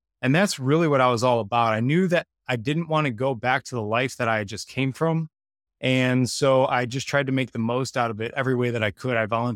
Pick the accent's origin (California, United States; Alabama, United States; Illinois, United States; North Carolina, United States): Illinois, United States; So being raised where I was raised outside of Chicago, like I was saying, there's just a really negative, influential group of older people.